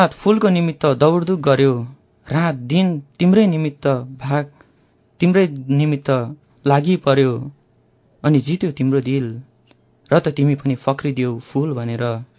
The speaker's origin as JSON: {"language": "Nepali", "region": "Bagmati", "country": "Nepal", "tie": "born or raised there", "said": "म लगभग 7-8 वर्षको हुँदा मलाई चाहिँ चितवनमा बस्ने भएको भएर भरतपुर सदरमुकाममा"}